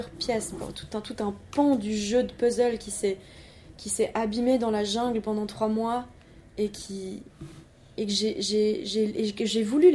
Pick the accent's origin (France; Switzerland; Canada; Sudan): Switzerland; moi ça m'arrivera jamais parce que moi je suis suisse